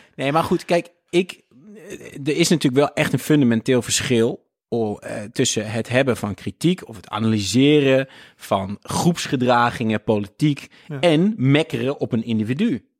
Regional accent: Netherlands; Als Nederlander ben je natuurlijk. Hè, wat wij altijd eigenlijk leren als kind al, is bemoei je er niet mee.

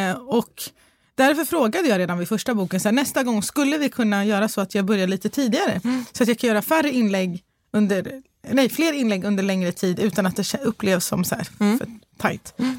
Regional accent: Stockholm, Stockholm County, Sweden; Alltså det låg på Södermalm där jag växte upp.

